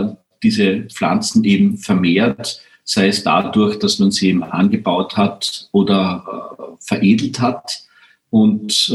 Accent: Frauenkirchen, Burgenland, Austria; Ich komme aus Frankenkirchen. Es liegt im Seewinkel im Osten Österreichs, ganz nahe an der ungarischen Grenze.

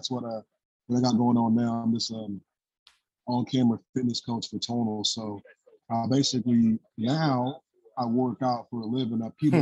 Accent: Richmond, California, United States; So I'm from the Bay Area, California, born in Richmond, which is in the East Bay. So grew up in the East Bay

